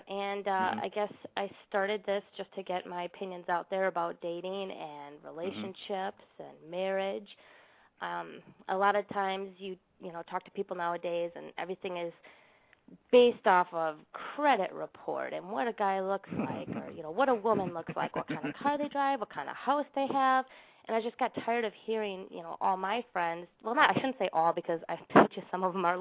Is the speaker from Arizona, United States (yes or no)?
no; Milwaukee, Wisconsin, United States; born there; I was born in Milwaukee.